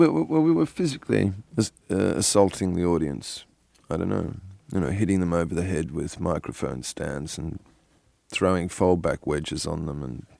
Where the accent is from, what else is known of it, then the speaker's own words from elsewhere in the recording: Australia; The fact that we're an Australian group we were kind of the local joke in that respect, there was an Australian group trying to do something.